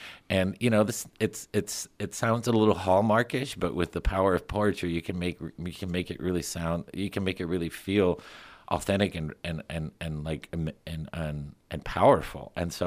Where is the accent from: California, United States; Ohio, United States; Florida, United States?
Florida, United States; Miami; well, I grew up again in Miami. It was like everybody was Cuban. I mean, my classmates were Cuban.